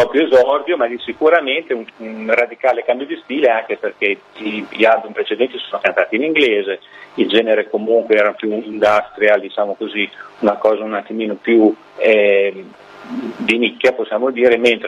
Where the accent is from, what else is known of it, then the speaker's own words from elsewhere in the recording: Modena, Emilia-Romagna, Italy; sono di Modena